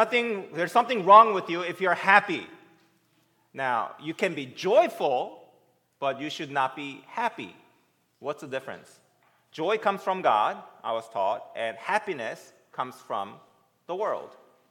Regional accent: Bible Belt, United States; I come from the Bible Belt, so that was a big deal back then, right?

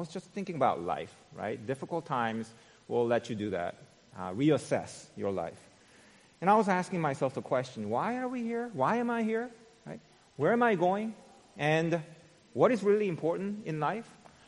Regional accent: South Korea; I was born and raised in South Korea, right? My parents came down from North Korea.

